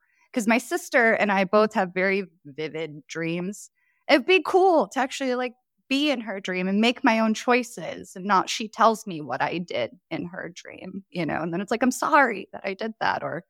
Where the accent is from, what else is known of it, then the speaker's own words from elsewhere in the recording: Chicago, Illinois, United States; accent: Chicago; also born or lived in Poland; I was born in Poland, and I grew up in Chicago. Normally, I don't have a Polish accent, but I do have a Chicago accent when I say Chicago, Hatag, or Costco.